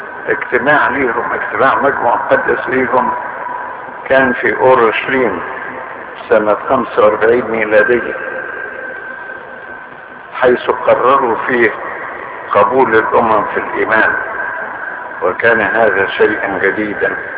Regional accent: Cairo, Cairo Governorate, Egypt; قلت عندنا في القاهرة

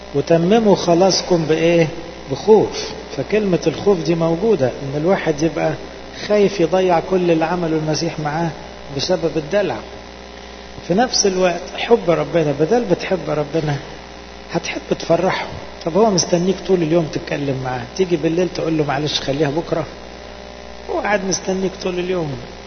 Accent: Egypt; نشهد للمسيح بالذات في بلادنا مصر والبلاد العربية.

